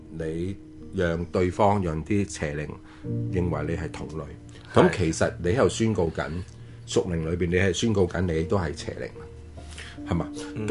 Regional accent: China; 我哋中国人嘅鬼节有啲相近嘅

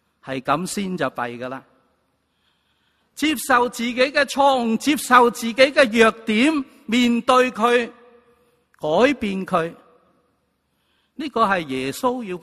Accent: China; 唯一能够打败我们中国的是我们自己

